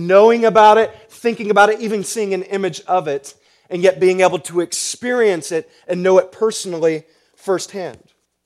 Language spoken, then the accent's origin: English; Midwest, United States; also born or lived in Oahu, Hawaii; I moved away from Hawaii after I turned 6, and it was only when I went back to Hawaii at age 18 for my high school graduation that my brother and I tried to surf for the first time, which is a total disaster for two Midwest boys